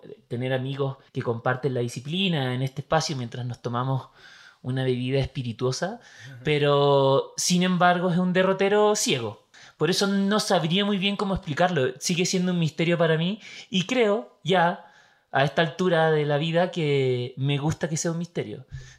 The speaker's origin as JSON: {"language": "Spanish", "town": "Santiago", "region": "Santiago Metropolitan", "country": "Chile", "tie": "born or raised there", "said": "En Santiago, en una familia de clase media más bien pobre. Digamos que eran los arrabales de Santiago, en un lugar que se llama Peñalolén, que el territorio urbano en realidad era casi inexistente. Había, yo vivía en un suburbio, etcétera, pero en verdad era un potrero en la base de la cordillera."}